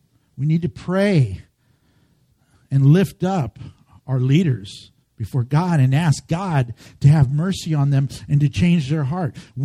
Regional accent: United States; born there; I love America. I was born in America. My parents were born in America.

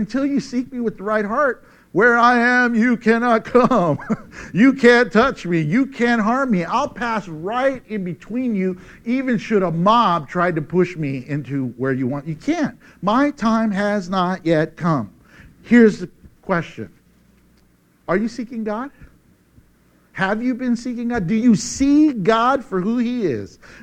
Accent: Texas, United States; Hey, I'm from Texas. I can say, y'all come.

